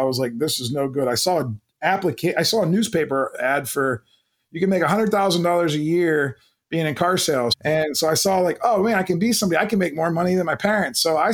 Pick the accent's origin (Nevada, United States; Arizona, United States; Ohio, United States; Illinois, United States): Ohio, United States; Canton; I grew up in the Midwest in Canton, Ohio.